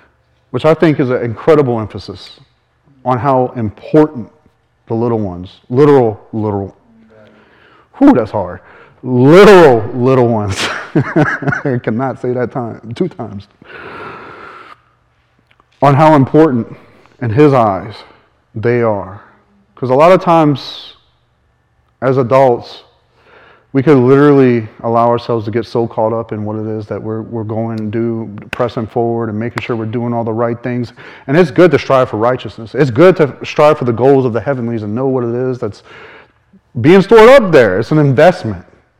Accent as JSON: {"language": "English", "town": "La Rose", "country": "United States", "tie": "born or raised there", "said": "Because when little Robert was growing up in La Rose, I lived in a single wide trailer."}